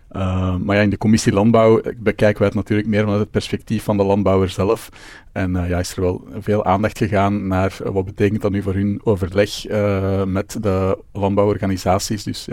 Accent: Rotselaar, Flemish Brabant, Belgium; ik ben eigenlijk origineel van Rotselaar. Dat is een gemeente in de buurt van Lübeck. Ja. Het is door mijn vrouw, die is van Lübeck, dat ik daar ben terechtgekomen.

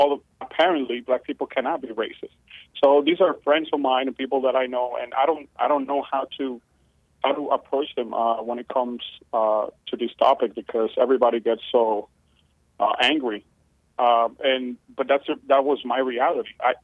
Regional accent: New York, United States; now in Michigan, United States; So when I came to do my master's here at Michigan, I'm from New York, and I have experienced everything that we have been talking about

